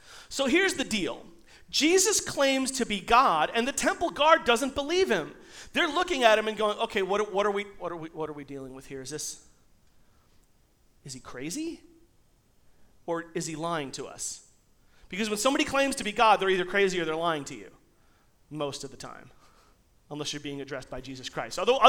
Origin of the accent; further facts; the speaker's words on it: Selden, New York, United States; That's like being from Selden. I'm from Selden.